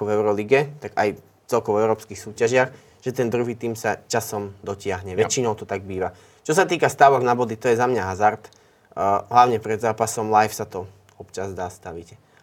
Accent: Levice, Nitra Region, Slovakia; Ja som z Levice, takže ja verím, že áno.

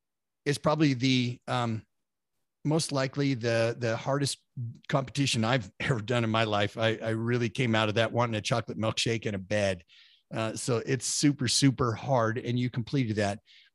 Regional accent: Wyoming, United States; I'm from Wyoming. I grew up in Wyoming.

